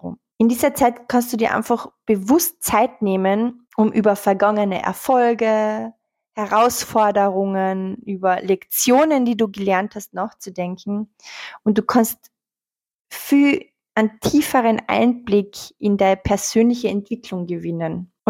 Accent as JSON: {"language": "German", "region": "Carinthia", "country": "Austria", "said": "ich bin ja aus Kärnten, ich kenne es daher sehr, sehr gut. Es gibt bei uns in Villach einen riesengroßen Berchtenlauf."}